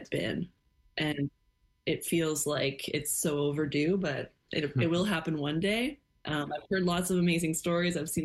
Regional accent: Victoria, British Columbia, Canada; I am, actually. Yeah. I grew up in Victoria.

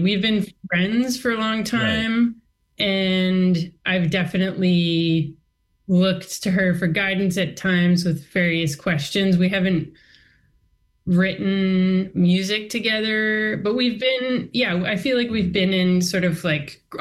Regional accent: Toronto, Ontario, Canada; also born or lived in Montreal; I grew up in Toronto, moved to Montreal to study music at Concordia, and then stayed for a couple years.

